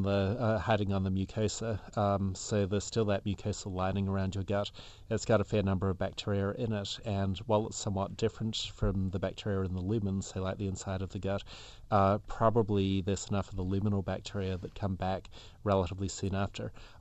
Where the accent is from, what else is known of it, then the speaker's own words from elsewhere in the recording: New Zealand; That's an interesting question, and I'm from New Zealand originally, so very sensitive to issues about invasive species biology